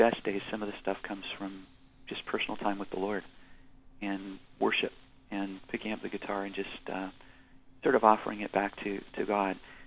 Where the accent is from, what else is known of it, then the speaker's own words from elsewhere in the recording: Fonthill, Ontario, Canada; I grew up in the Anglican Church, and it was actually a Sunday school teacher in Fonthill, Ontario, Holy Trinity Anglican Church, that led me to Jesus and prayed with me.